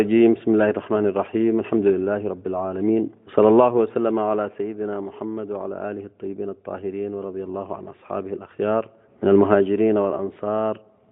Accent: Yemen; بل يجب أن نفتخر بها كيمنيين

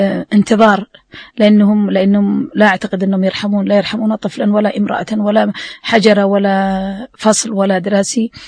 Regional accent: Yemen

